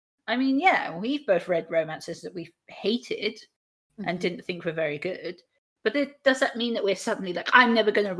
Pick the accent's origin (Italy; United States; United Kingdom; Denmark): United Kingdom; Like, I'm a Brit, man. We take that shit seriously.